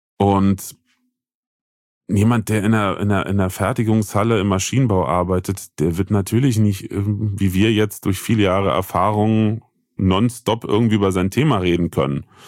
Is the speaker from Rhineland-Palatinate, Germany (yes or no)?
yes; Bitburg, Rhineland-Palatinate, Germany; Ich komme ja aus Bitburg, Bürchtisch, das weiß auch keiner.